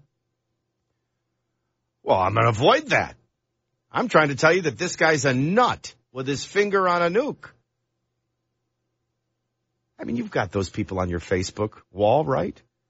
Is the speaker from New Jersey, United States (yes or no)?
no; New Orleans, Louisiana, United States; now in Nashville, United States; Well, I grew up in New Orleans, so I guess I am your native son from the city of New Orleans. … now residing in beautiful Music City, USA, Nashville, Tennessee.